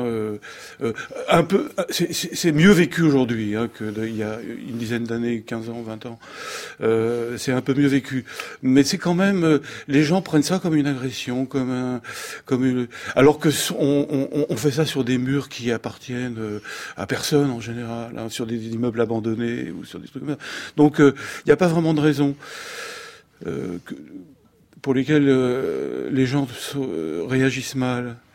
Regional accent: Paris, Île-de-France, France; born there; moi, je suis né à Paris. J'étais enfant de cœur quand j'étais gosse.

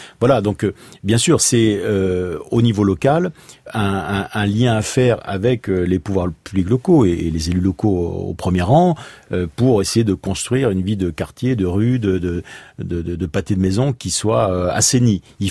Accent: Spain; avec la Galice, l'Espagne, qui est mon pays d'origine

